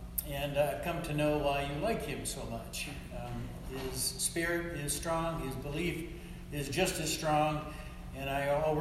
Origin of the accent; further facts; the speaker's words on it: Minnesota, United States; I grew up in Minnesota, and at an early age, I wanted to be a minister in our family's religious tradition.